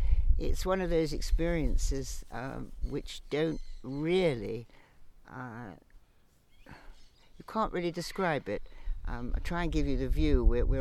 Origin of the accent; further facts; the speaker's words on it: Colchester, East of England, United Kingdom; I come from Colchester, England, and I've been involved with parrots increasingly for the last 10 years.